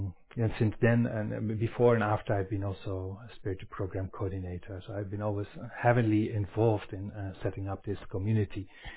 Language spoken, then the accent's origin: English; Netherlands; English is a second language; I'm actually from Netherlands, so I want to apologize already for my accent tonight.